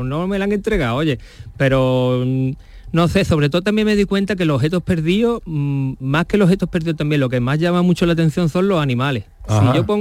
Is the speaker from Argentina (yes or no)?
no; Málaga, Andalusia, Spain; Y la verdad que yo estaba bien porque yo soy de Málaga.